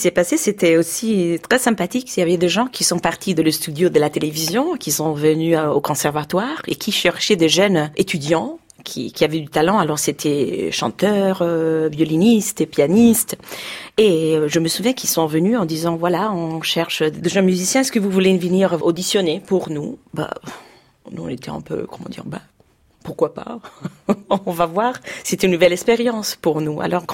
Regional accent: Rome, Lazio, Italy; born there; Je suis née à Rome le 4 juin 1966.

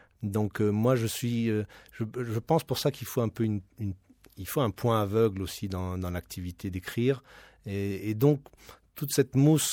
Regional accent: Strasbourg, Grand Est, France; born there; moi, je suis né à Strasbourg, c'est pas une île, hein

